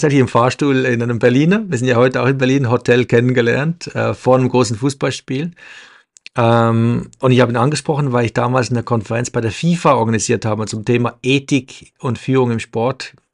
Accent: Switzerland; Es war ein kleines Dorf, wo ich aufgewachsen bin, im ländlichen Teil der Schweiz.

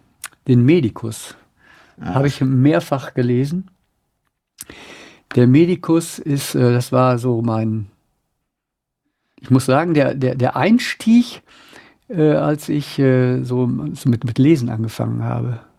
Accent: Drolshagen, North Rhine-Westphalia, Germany; ich komme ja aus Drolzagen.

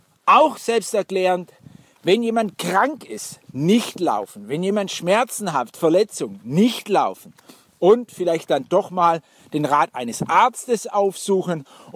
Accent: Blaubeuren, Baden-Württemberg, Germany; ich komme ja aus Blaubeire, das Schwäbische Alb, Blautopf, die Höhlen und so weiter, Weltkulturerbe, einer hat es schon gehört. Und die nächste große Stadt ist Ulm.

